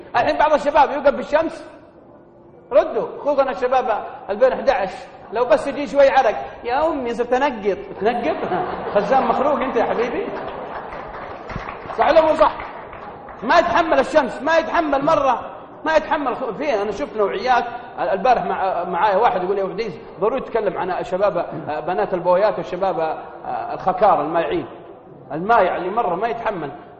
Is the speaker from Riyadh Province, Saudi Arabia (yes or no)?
no; Al-Qassim, Saudi Arabia; لانه ازمه حمير عندنا في القصيم